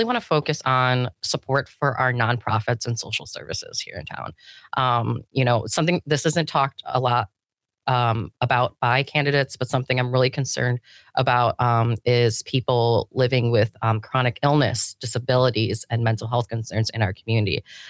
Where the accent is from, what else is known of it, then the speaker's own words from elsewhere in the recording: Illinois, United States; now in Green Bay, United States; You know, I'm originally from Illinois, like I said, and I've spent my 20s teaching English abroad.